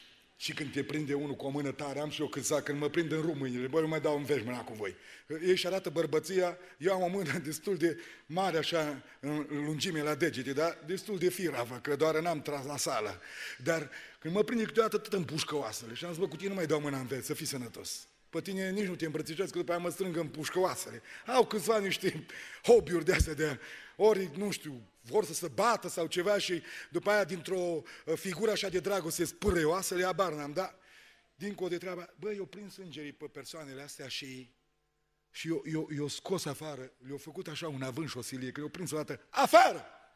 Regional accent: Romania; că doar sunt român și n-am uitat originile.

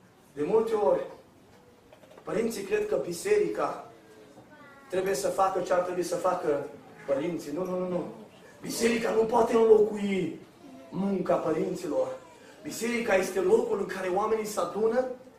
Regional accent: Romania; noi suntem români!

